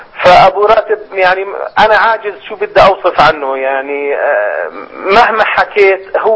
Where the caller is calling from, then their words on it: Amman, Amman Governorate, Jordan; والله أنا الآن قريب من بلاد الشام في عمان. في عمان الحبيبة أيضا.